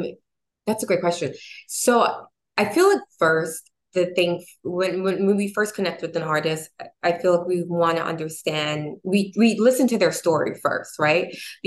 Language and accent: English; New York City, New York, United States; living in New York City. Sorry, I'm from New York City.